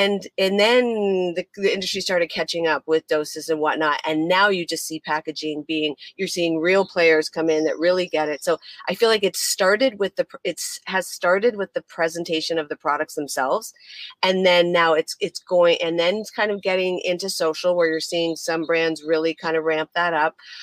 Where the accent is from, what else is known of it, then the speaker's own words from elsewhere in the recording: Toronto, Ontario, Canada; I'm Canadian, I'm Toronto, so you always got to drop a Canadian term when you can. So shout out Toronto.